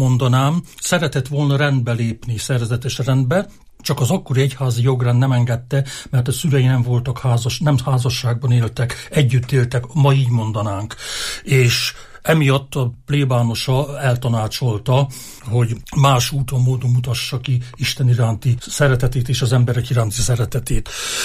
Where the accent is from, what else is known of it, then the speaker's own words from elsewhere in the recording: Mezőkövesd, Borsod-Abaúj-Zemplén, Hungary; én ugye mezőkövesdi vagyok születésileg, és ott nevelkedtem, és nagyon erősen éltek a jezsuita hagyományok, mert a Jézus Szíve templomban a jezsuiták vezették.